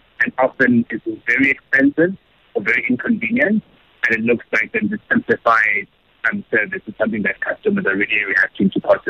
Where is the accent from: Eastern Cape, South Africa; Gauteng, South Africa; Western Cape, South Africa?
Eastern Cape, South Africa; Mthatha; I'm originally from Mthatha and then was at UCT and at Stanford on full scholarship